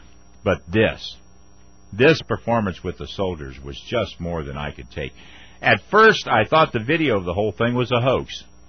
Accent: United States; I was embarrassed as an American to say, my God, there's the President of the United States

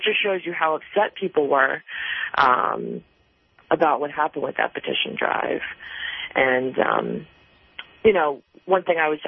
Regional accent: Mississippi, United States; No, I am originally from Mississippi.

